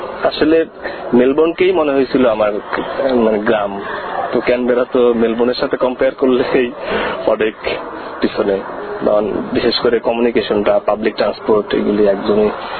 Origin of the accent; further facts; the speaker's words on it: Bangladesh; now in Canberra, Australia; একজন বাঙালি হিসাবে আমারও এক্সপেকটেশন এটাই